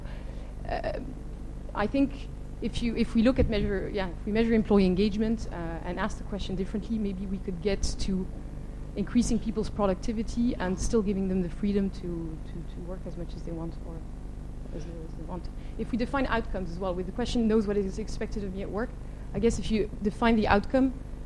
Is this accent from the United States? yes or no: no; France; I come from France